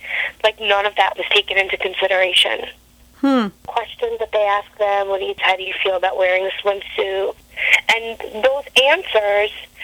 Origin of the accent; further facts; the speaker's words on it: New York, United States; So I said, listen, I'm from New York, and I'm 10 steps ahead of you.